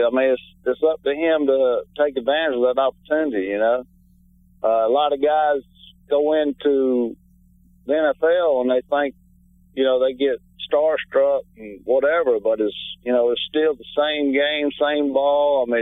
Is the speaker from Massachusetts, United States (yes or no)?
no; Georgia, United States; was able to retire playing in my home state of Georgia for 4 years with Atlanta